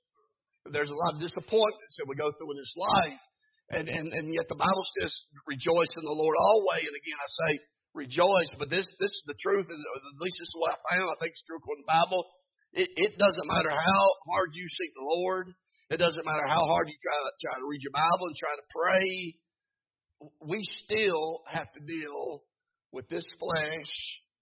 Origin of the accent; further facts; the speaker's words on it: North Carolina, United States; I mean, we're from North Carolina, did a lot of deputation up north.